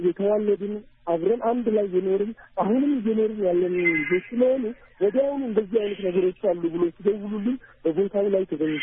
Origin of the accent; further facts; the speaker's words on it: Dire Dawa, Ethiopia; እኛ ድሬዳዋ ላይ ተወልደን ነው ያደግነው። ወለድንበት እዚህ ነው። ከብሔር ብሔረሰብ ጋር እየኖርን ያለ ነው።